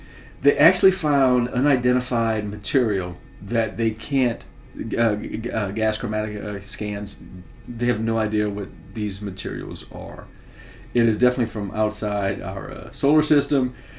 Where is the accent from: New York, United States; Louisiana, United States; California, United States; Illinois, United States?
Louisiana, United States; I grew up in Louisiana.